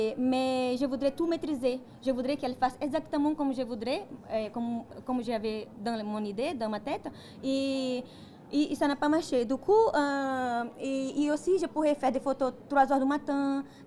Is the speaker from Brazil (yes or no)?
yes; Brazil; now in Grenoble, France; je suis de l'Amazonie brésilienne.